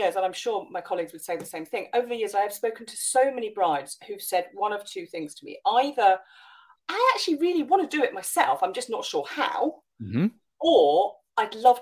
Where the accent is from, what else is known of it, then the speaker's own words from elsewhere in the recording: South East England, United Kingdom; I grew up on the Isle of Wight, so I get islands